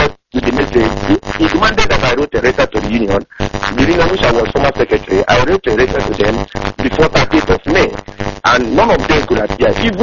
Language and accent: English; Nnewi, Anambra, Nigeria; now in Japan; a national coordinator of the indigenous people of Biafra in Japan. I'm from Newe, Anambra State, Biafra land.